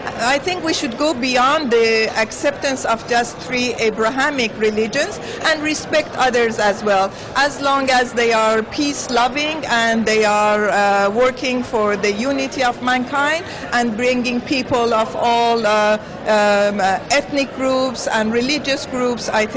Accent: Washington, District of Columbia, United States; I come from Washington, D.C. in the United States.

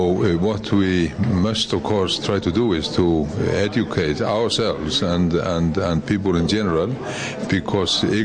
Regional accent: Iceland; English is a second language; I come from Iceland. I'm the former Minister of Interior in Iceland.

